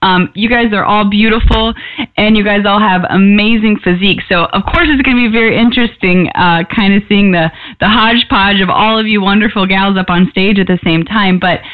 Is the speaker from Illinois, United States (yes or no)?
yes; Chicago, Illinois, United States; of course everybody listening knows probably that I'm from Chicago as well.